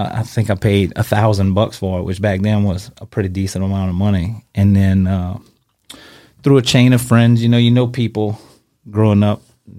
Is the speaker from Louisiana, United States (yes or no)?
yes; Napoleonville, Louisiana, United States; So, I mean, I'm from Assumption Parish, Napoleonville, country as fuck.